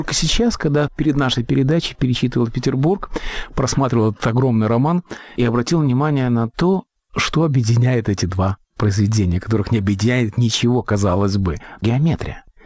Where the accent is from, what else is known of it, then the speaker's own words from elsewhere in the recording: Riga, Latvia; поскольку мы с вами выросли в Риге, а Рига – город кривой, Рига – город средневековый